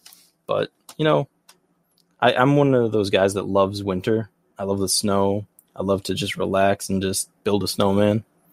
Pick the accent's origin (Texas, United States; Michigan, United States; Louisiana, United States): Michigan, United States; I'm actually from Michigan, so I'm a Youper, and I branch out to a lot of Canadians.